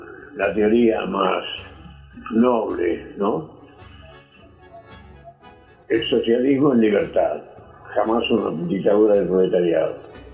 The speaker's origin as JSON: {"language": "Spanish", "country": "Argentina", "said": "esos somos los argentinos"}